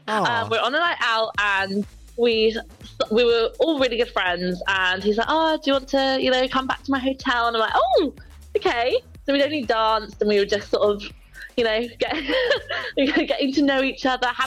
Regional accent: London, United Kingdom; I'm actually living out here for a little while, but I'm originally from London, so.

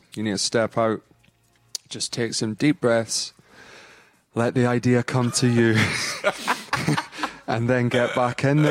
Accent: Dumfries, Scotland, United Kingdom; also born or lived in Glasgow / London; It's like I grew up in Dumfries. So I lived in Glasgow. I lived in London. And then I moved here.

